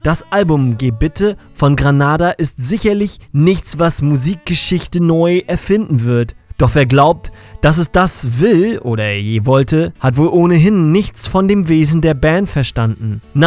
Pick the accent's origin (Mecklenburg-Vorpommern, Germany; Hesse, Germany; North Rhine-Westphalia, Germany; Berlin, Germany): Mecklenburg-Vorpommern, Germany; mit der ich mich als Mecklenburger, den der Hipster-Hype der Hauptstadt auch hart nervt, super identifizieren kann